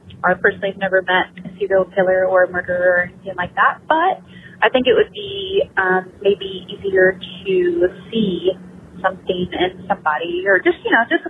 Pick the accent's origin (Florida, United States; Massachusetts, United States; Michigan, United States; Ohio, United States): Ohio, United States; Cincinnati; And also, I'm from Cincinnati, Ohio, and I'm actually going to Dayton this weekend.